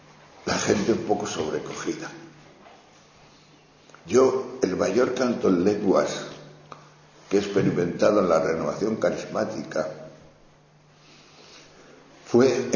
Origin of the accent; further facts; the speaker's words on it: León, Castile and León, Spain; Pero yo soy de León. Y en León no he visto a nadie jamás la fonética de las lenguas.